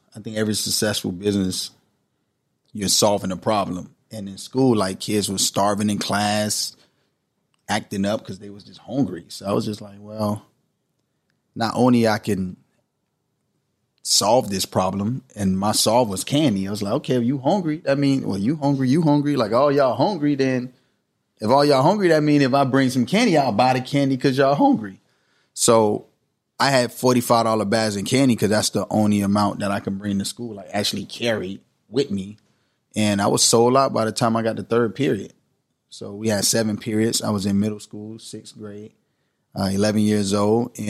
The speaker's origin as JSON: {"language": "English", "town": "Miami", "region": "Florida", "country": "United States", "tie": "born or raised there", "said": "Kara City. It's in Miami."}